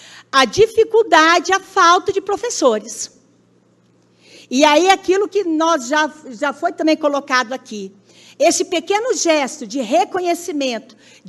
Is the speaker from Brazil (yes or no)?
yes; Itarana, Espírito Santo, Brazil; eu também sou de Itarana. Então, toda a minha vida estudantil foi em Itarana. Mas quando eu vim para Santa Maria, em 95, primeiro ano que eu comecei a trabalhar aqui em Santa Maria de Itibá